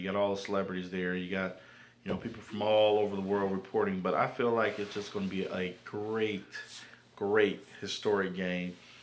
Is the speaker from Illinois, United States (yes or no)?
yes; Peoria, Illinois, United States; I'm from Peoria, Illinois. I went to school at Peoria High School, same school that Sean Livingston went